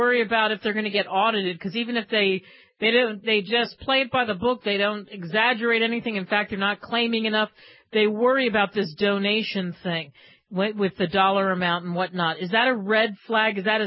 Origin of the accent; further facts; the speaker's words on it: New Jersey, United States; like I'm from cheesesteak land. I'm from Philly, New Jersey, South Jersey.